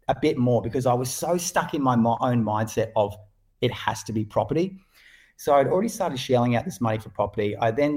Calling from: New South Wales, Australia; Well, I'm in northern New South Wales, just south of the Gold Coast for any international watchers. It's a beautiful part of Australia.

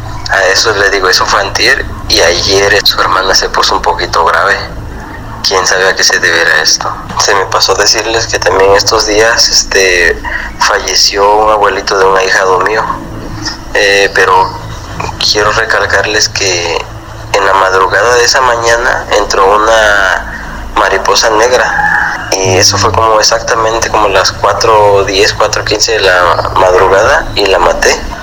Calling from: Cuanapa, Guerrero, Mexico; de Cuanapa, Guerrero.

